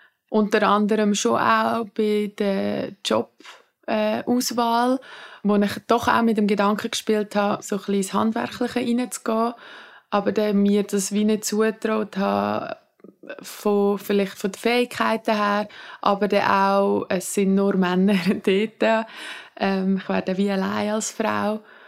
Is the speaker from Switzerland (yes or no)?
yes; Lucerne, Switzerland; Ich bin im Tribschen aufgewachsen, in der Stadt Luzern.